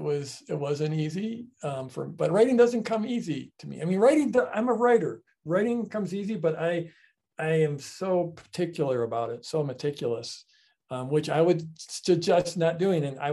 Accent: United States; I'm an American, you're an American.

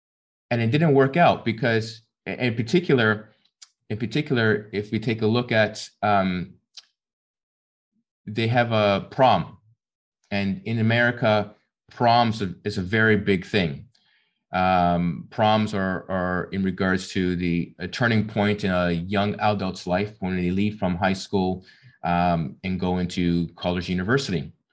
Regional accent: Canada; when I relate to myself being Canadian

